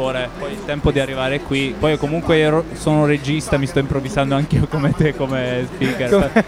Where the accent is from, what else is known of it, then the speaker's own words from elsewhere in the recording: Potenza, Basilicata, Italy; Io sono di Potenza invece, quindi.